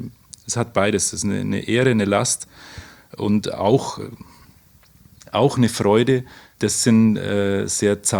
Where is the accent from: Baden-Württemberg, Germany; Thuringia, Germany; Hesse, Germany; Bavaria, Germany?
Bavaria, Germany; Oberammergau; ich komme aus Oberammergau. Ich bin 44 Jahre